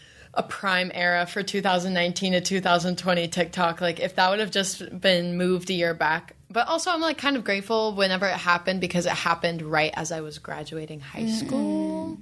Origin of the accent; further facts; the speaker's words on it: Louisiana, United States; I am from Louisiana, South Louisiana to be exact